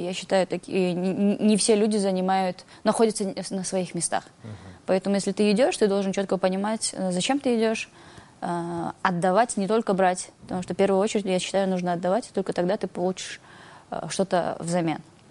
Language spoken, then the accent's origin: Russian; Kyrgyzstan; born there; И я считаю, что мне очень сильно повезло, что я родилась в Кыргызстане.